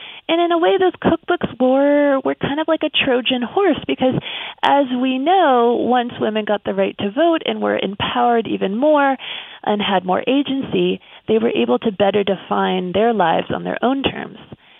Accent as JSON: {"language": "English", "town": "Pittsburgh", "region": "Pennsylvania", "country": "United States", "tie": "born or raised there", "said": "And she's had a strong presence in my hometown of Pittsburgh."}